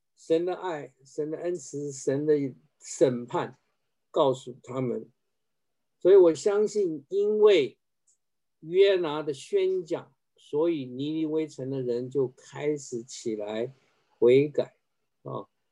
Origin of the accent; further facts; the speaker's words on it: China; 我们中国人说披麻戴孝